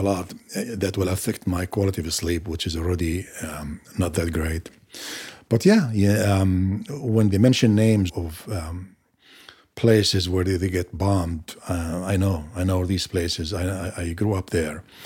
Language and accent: English; Maghazi, Gaza Strip, Palestine; I lived my first 28 years in Gaza, or to be precise, in a refugee camp called Maghazi.